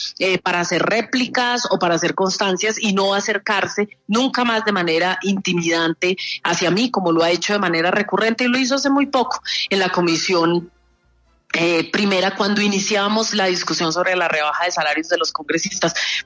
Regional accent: Colombia; cuando somos los congresistas colombianos los que tenemos uno de los más altos salarios

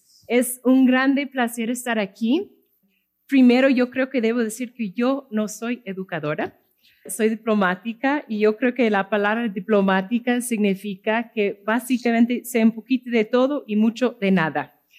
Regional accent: Wallingford, Connecticut, United States; Spanish is a second language; Yo crecí, como William dijo, en Wallingford, Connecticut. Queda entre Nueva York y Boston. Crecí en una familia de clase media.

